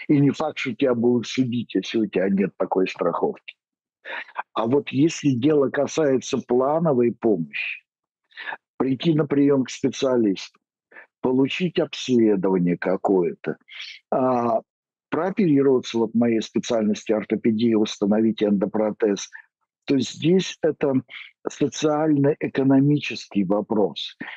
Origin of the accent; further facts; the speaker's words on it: Kemerovo Oblast, Russia; А вот какая-нибудь, допустим, Томская условная область, вот там вот, вот там, или Кемеровская, откуда я родом, вот там вот лучше этого не делать